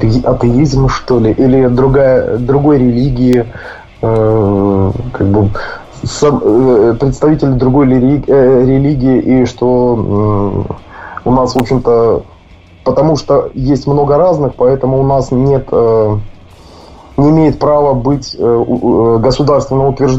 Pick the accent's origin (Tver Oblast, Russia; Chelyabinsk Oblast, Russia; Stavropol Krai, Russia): Stavropol Krai, Russia; Stavropol; now in Smolensk Oblast, Russia; Вообще, у меня родной город – это Ставрополь.